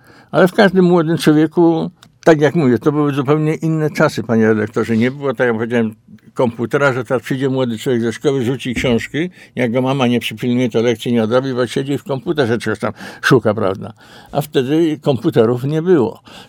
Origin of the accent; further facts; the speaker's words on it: Zakrzów, Lesser Poland, Poland; ja pochodzę spod Krakowa, z takiej wsi, która jest między Podłężem a Wieliczką, Zakrzów się nazywa.